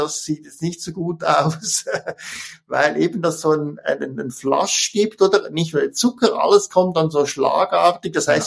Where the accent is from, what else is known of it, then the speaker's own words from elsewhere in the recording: Switzerland; was als Schweizer schwer zu verstehen ist